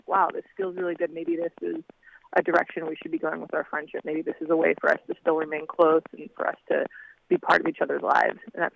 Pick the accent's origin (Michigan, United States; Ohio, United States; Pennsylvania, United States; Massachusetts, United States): Pennsylvania, United States; Pittsburgh; Yeah, and for me, I grew up in Pittsburgh